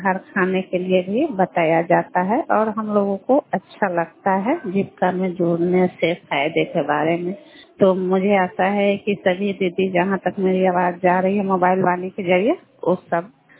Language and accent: Hindi; India; मैं घटारो पंचायत की रहने वाली हूँ।